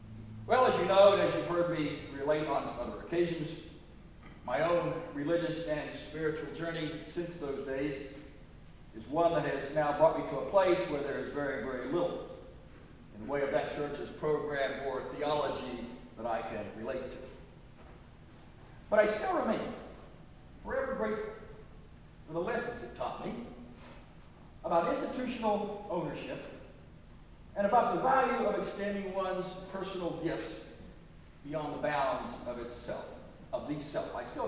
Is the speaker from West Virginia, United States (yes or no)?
yes; West Virginia, United States; For when my hometown, Southern West Virginia Baptist Church, conducted an every member canvas, I mean, they meant every member.